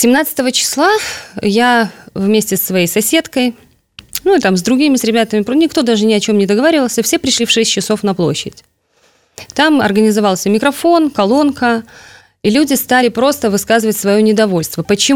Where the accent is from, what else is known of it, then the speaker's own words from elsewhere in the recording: Nesvizh, Minsk Region, Belarus; now in Minsk, Belarus; Здесь я уже живу 15 лет. Ну, Нясвіж мой родной город, а в Минске я уже живу 15 лет.